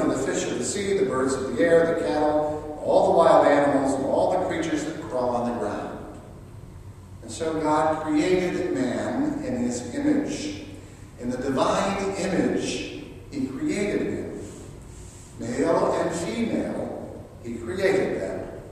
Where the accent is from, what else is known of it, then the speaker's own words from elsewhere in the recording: Ireland; And since we are in Lent, I thought, and since I'm Irish, do we have any Irish folks here?